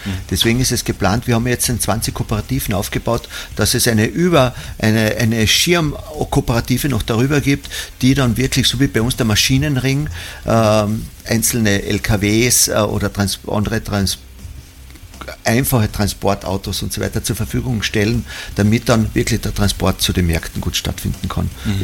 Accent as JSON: {"language": "German", "town": "Perchtoldsdorf", "region": "Lower Austria", "country": "Austria", "said": "Also ich bin ja aus Berchtoldsdorf und in Berchtoldsdorf haben wir ungefähr 25 Ärzte im Umkreis von 5 Kilometern."}